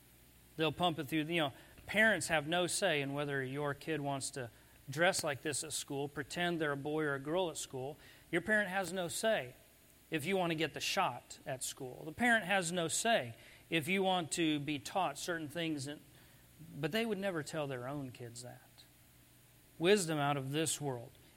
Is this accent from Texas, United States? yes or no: no; Arizona, United States; When I was growing up in Arizona, it was save the Mexican spotted owl.